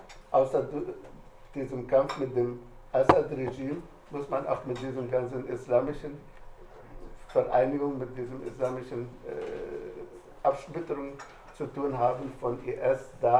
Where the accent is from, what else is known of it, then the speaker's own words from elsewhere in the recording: Manbij, Aleppo Governorate, Syria; In Manbij, wo ich herkomme, hat man auch trotz dieser Unruhen sein Leben nicht vergessen, das normale Leben.